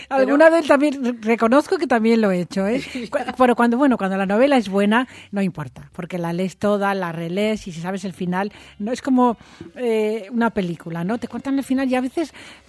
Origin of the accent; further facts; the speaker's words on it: Valencia, Valencian Community, Spain; also born or lived in Madrid; cuando yo vivía antes en Madrid, y soy de Valencia, pero... Viví en Madrid y me vine aquí.